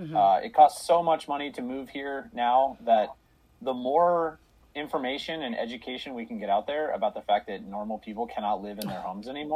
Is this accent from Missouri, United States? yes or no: no; Portland, Oregon, United States; So I grew up in Selwood, born and raised Portlander, moved back home after living on the East Coast.